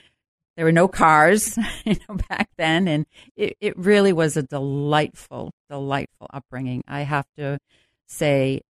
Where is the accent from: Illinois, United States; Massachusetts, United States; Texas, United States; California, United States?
Massachusetts, United States; Dorchester; I grew up in Dorchester as the oldest of nine children.